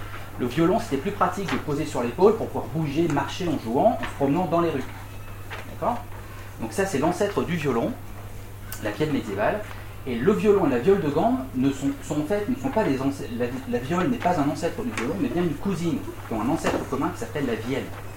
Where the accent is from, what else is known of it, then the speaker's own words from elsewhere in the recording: France; c'est pas parce que je suis français que je dis ça